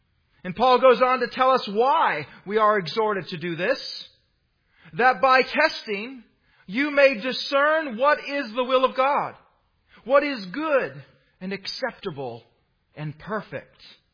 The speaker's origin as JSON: {"language": "English", "country": "United States", "said": "You know, as an American, I love Memorial Day as we honor and love our veterans."}